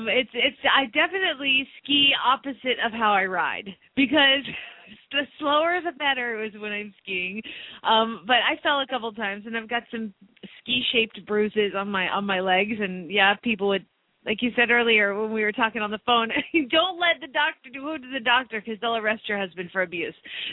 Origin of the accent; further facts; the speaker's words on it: Phoenix, Arizona, United States; from Phoenix, Arizona